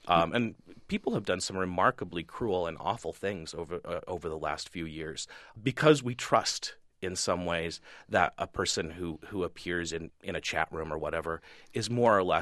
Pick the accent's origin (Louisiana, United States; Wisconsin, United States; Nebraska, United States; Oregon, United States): Nebraska, United States; particularly growing up in Nebraska, there isn't a lot of history that goes back beyond the settlers.